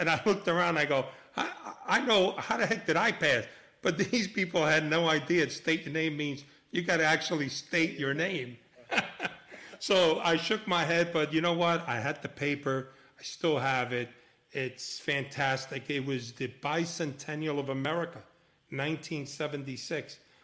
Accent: New York City, New York, United States; I grew up in the Bronx, Washington Heights, and my neighborhood, you either became a cop or you were chased by one, you know.

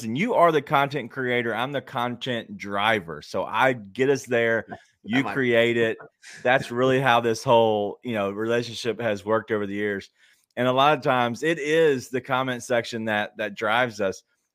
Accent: Fraser, United States; Listen, I grew up in Fraser, and we live for those moments.

